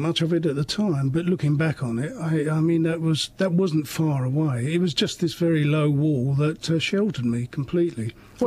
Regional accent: Stratford, London, United Kingdom; born there; now in Suffolk, United Kingdom; I was born in Stratford.

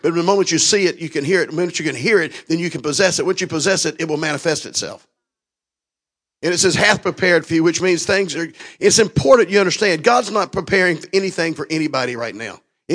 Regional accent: Florida, United States; Of course, we're from Florida. It was 78 degrees when we left yesterday.

